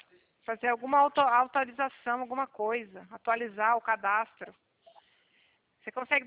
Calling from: Paraná, Brazil; Eu falo do Paraná, mas eu consigo resolver para você mesmo à distância, tá?

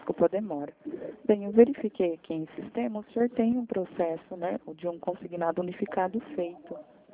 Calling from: Americana, São Paulo, Brazil; Eu falo aqui do interior de São Paulo, Americana

